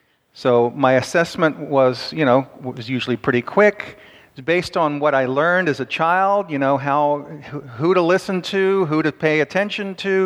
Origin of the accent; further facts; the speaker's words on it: Philadelphia, Pennsylvania, United States; Well, first of all, I'm from Philadelphia.